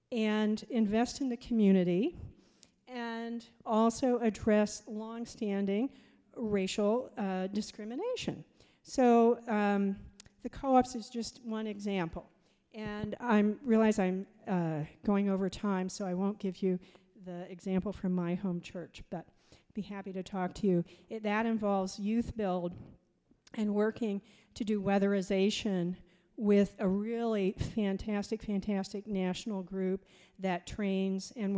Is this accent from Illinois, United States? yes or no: no; Ohio, United States; And I'm from Ohio.